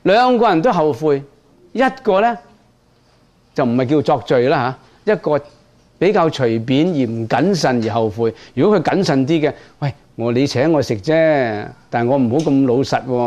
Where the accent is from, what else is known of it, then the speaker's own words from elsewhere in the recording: Guangdong, China; 广东我哋广东人讲咧，有一类人系咁嘅